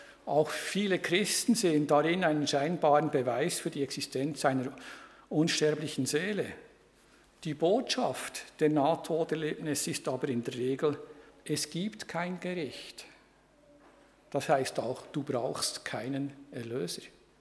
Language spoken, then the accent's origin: German; Lucerne, Switzerland; born there; aber ich hatte Glück, ich bin in Luzern geboren